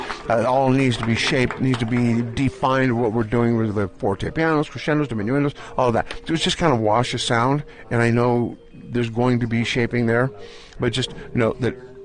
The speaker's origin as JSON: {"language": "English", "town": "Hidden Lake", "region": "Idaho", "country": "United States", "said": "I'm from Hidden Lake, Idaho"}